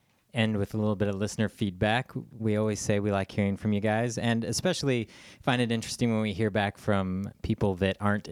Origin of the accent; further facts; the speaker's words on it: Montana, United States; we're from Montana.